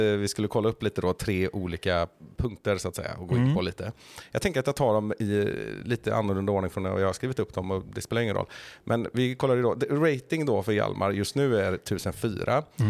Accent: Västra Götaland County, Sweden; Jag är från Dalsland.

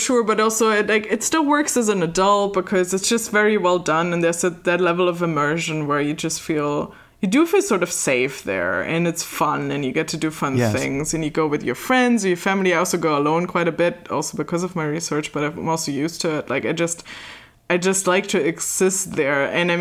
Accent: Germany; And then I'm from Germany. So Euro Disney, as it's still called, then opens in 92.

